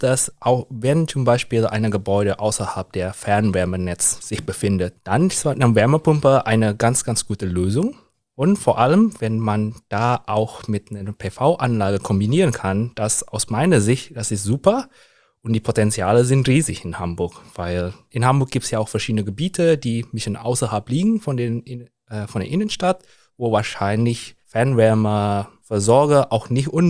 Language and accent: German; Indonesia; German is a second language; Ich komme aus Indonesien, eine Stadt mit einer recht viel Biodiversität.